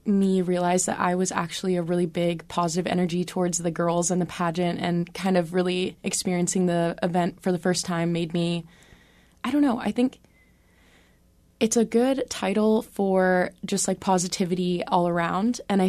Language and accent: English; Juneau, Alaska, United States; I was born and raised in Juneau and haven't left ever. I just go on little vacations here and there, but mostly a Juneau girl.